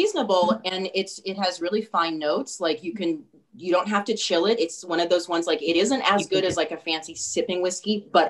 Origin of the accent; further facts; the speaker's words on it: San Francisco, California, United States; Well, I grew up in San Francisco, so I've been trick-or-treating since I was like